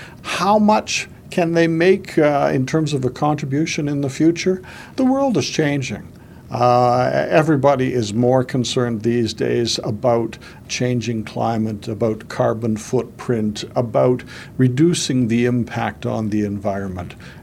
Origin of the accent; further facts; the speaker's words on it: Toronto, Ontario, Canada; Actually, I grew up in the Toronto area. I grew up in that urban environment